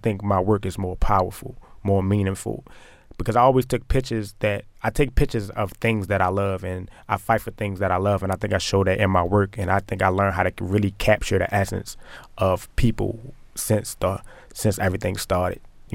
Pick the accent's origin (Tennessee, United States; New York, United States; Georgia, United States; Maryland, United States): Maryland, United States; Baltimore; You know, I'm from Baltimore, so I knew what was going to happen